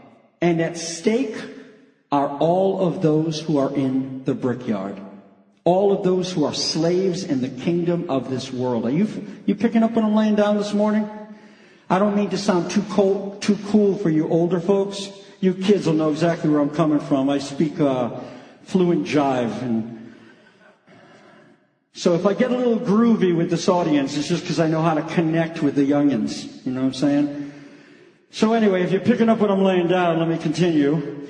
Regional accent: New England, United States; Listen, we're from New England. Hey, it's hailing out.

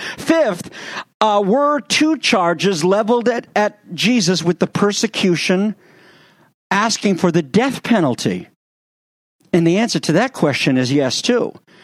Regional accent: United States; Being a jaded American, as I am, growing up on Perry Mason in Colombo

